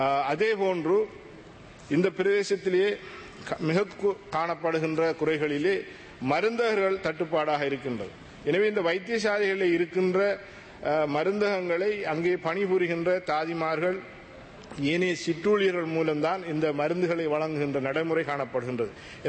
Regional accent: Nintavur, Eastern Province, Sri Lanka; எனது சொந்த ஊராக இருக்கின்ற நிந்தவூர்

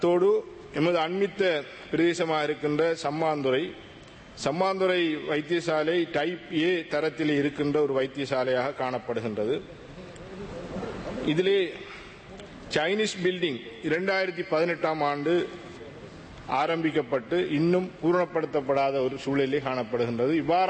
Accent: Nintavur, Eastern Province, Sri Lanka; எனது சொந்த ஊராக இருக்கின்ற நிந்தவூர்

